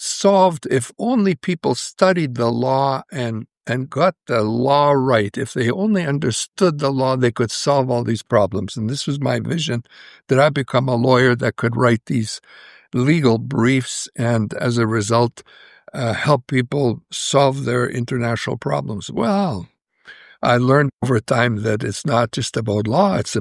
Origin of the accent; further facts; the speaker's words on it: Edmonton, Alberta, Canada; I was born in Edmonton, Alberta, Canada, which is one of the furthest north cities in the world. It's cold there.